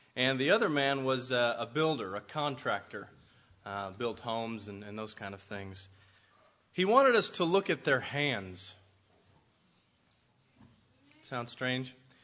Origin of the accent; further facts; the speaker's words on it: Lander, Wyoming, United States; As a teenager growing up in Lander, Wyoming, heard of the place, Judd?